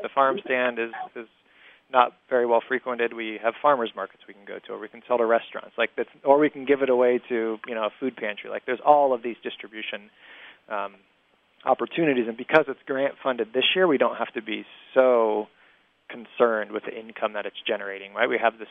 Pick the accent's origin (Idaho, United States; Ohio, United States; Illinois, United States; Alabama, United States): Ohio, United States; I grew up in Ohio, so this is a possibility.